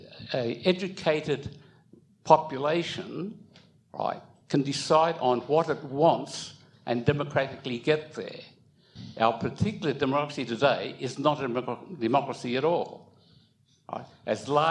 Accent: Australia; born there; I'm Chinese. I was born in Australia, okay. My parents migrated here in 1928 in the middle of the White Australia policy.

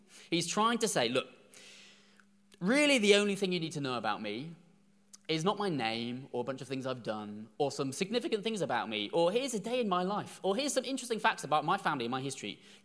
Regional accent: England, United Kingdom; and it's difficult because we're English and we don't really show anything that, obviously

